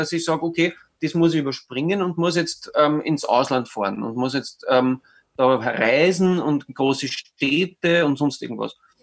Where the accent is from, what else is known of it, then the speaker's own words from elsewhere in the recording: St. Pölten, Lower Austria, Austria; Ich habe gesagt, ja, aus St. Pölten, weil er glaubt, die kommen irgendwo aus England.